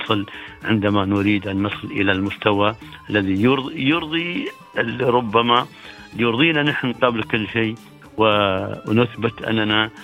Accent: United Arab Emirates; زين الدولة والقيادة هنا عندنا في الإمارات

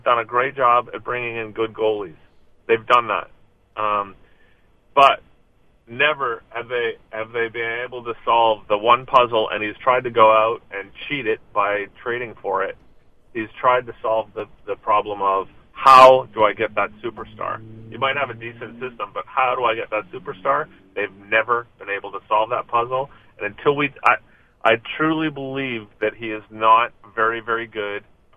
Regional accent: Montreal, Quebec, Canada; I'm from Montreal.

